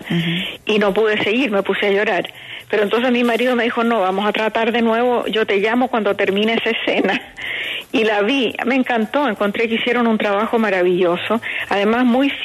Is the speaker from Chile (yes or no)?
yes; Chile; moved away as an adult; also born or lived in Venezuela; Yo salí de Chile, fui a Venezuela después del golpe militar en Chile, y en Venezuela no encontré trabajo como periodista en ninguna parte.